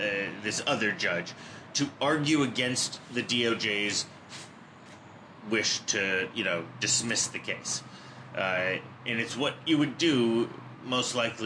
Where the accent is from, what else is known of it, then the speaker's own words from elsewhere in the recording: Chicago, Illinois, United States; I'm from Chicago, dude.